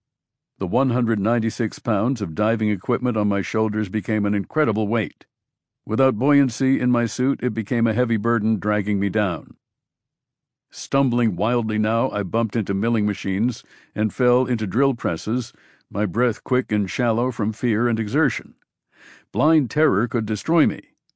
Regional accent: Riverside, California, United States; College did not appeal to me because far too many college graduates from my hometown of Riverside, California, were pumping gas in service stations.

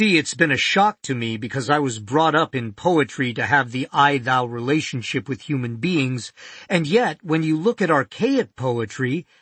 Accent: Minnesota, United States; I'm from Minnesota. I have an I-thou relationship with plant things.

